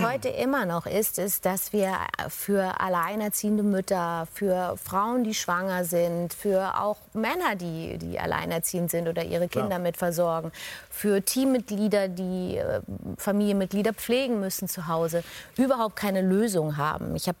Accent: Bavaria, Germany; Ich bin ja Bayer.

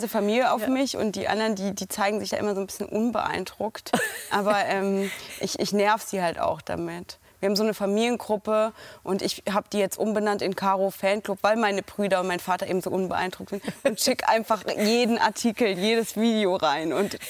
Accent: Netherlands; Aber das ist so mein Zuhause auch. Also ich bin da aufgewachsen in Holland, habe da sehr viele Ferien verbracht, habe da als Studentin Surfkurse gegeben.

